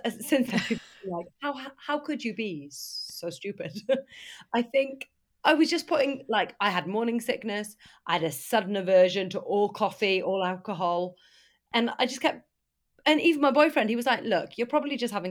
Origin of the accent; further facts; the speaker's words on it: Aberystwyth, Wales, United Kingdom; moved away as an adult; So I was raised in Aberystwyth. My parents are farmers. I went away to drama school when I was 19, went up to London.